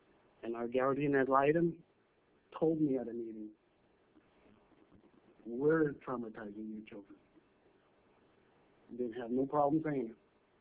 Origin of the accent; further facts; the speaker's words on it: Alaska, United States; born there; I didn't cross that border. I was born here in Alaska. I have rights as an American, being born American.